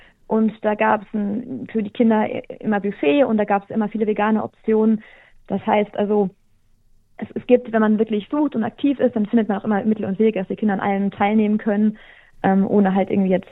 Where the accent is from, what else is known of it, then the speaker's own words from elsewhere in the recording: Germany; wir sind in Deutschland beide aufgewachsen, mein Mann und ich